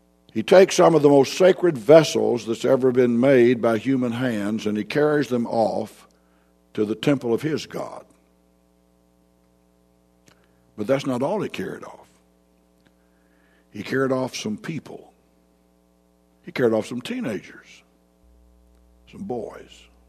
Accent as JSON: {"language": "English", "town": "Jacksonville", "region": "Florida", "country": "United States", "tie": "born or raised there", "said": "I can remember as a boy growing up in Jacksonville, Florida, the oldest child in a family of seven. My mother and my father were native Floridians."}